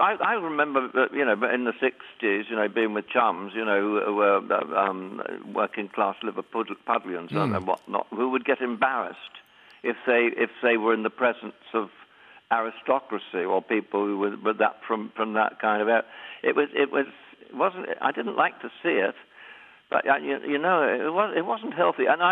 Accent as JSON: {"language": "English", "country": "New Zealand", "tie": "born or raised there", "lives_now": "United Kingdom", "said": "I was brought up in New Zealand in what I would describe as a middle classless society."}